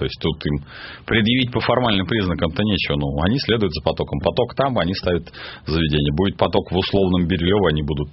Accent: Moscow, Russia; поскольку я москвич четвертом поколении, я Патрики помню уже разные. Вот, все-таки мне там пятый десяток

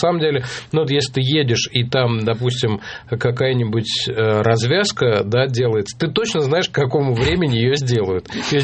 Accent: Moscow, Russia; я здесь с рождения. Правда, я условный москвич, надо сказать, потому что я всю дорогу жил у кольцевой до автомобильной дороги и сейчас там проживаю.

